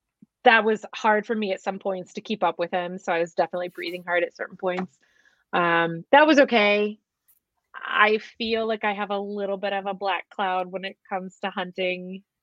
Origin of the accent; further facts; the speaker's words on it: Maryland, United States; I'm originally from the East Coast of Maryland, so I remember going deep sea fishing